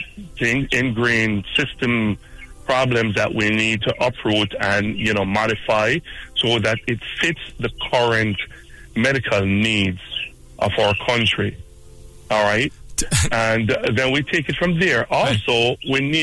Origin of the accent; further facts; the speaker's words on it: United States; I'm a diaspora Jamaican. Yeah, I'm here. I'm American. You know, I'm Jam American.